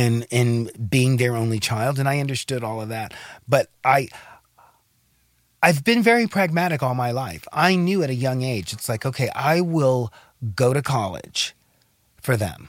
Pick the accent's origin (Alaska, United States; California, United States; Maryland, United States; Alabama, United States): California, United States; Burbank; born there; Burbank Studios, and I was born in Burbank.